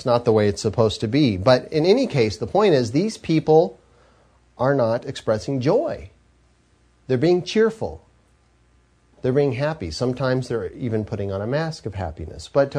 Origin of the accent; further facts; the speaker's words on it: California, United States; growing up in Southern California, I lived about 45 minutes from an amusement park that's called Magic Mountain